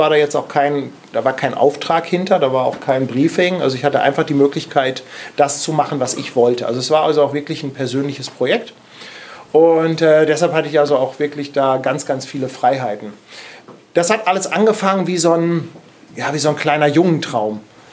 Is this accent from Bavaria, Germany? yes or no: no; Hamburg, Germany; Ich komme aus Hamburg